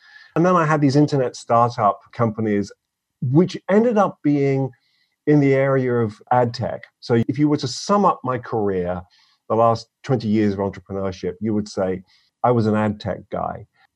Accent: United Kingdom; moved away as an adult; now in United States; I'm originally from Britain, just a minor detail there. I've lived in the States for more than half my life. It's been 27 years at this point. So for the record, I'm a citizen here and I have been for quite a long time.

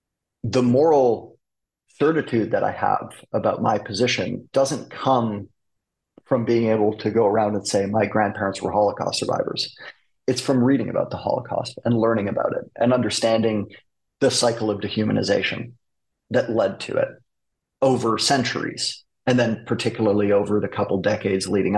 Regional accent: Canada; even as a Canadian.

